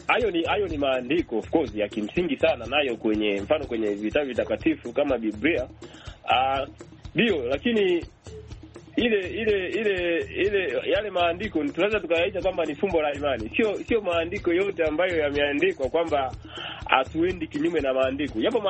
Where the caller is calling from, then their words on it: Bukoba, Kagera, Tanzania; Ninatokea Bukoba, Kagera, Tanzania.